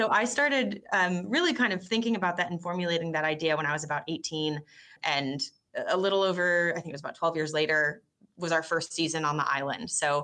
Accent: Michigan, United States; Yeah, so I'm from Michigan originally. My whole family is from various parts of the Midwest

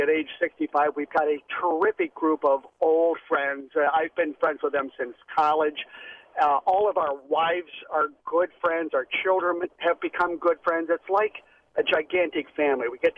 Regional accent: Waukesha, Wisconsin, United States; from Waukesha.

